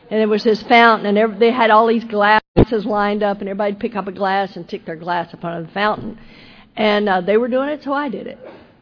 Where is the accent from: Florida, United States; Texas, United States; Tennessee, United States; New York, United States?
Texas, United States; I'm like, I can't do this. I am a hick from Texas.